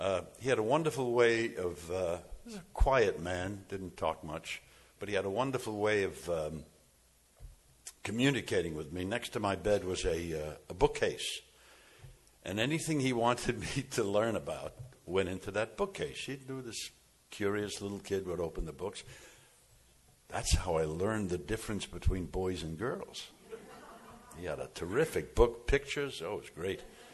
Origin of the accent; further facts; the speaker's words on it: Bronx, New York, United States; born there; I was born in the Bronx, New York, a long, long time ago. I come from a Jewish family, not particularly religious, not particularly secular, kind of halfway in there.